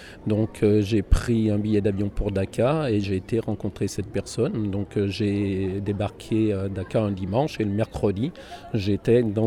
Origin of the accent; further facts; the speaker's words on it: Albertville, Auvergne-Rhône-Alpes, France; moi je suis d'Albertville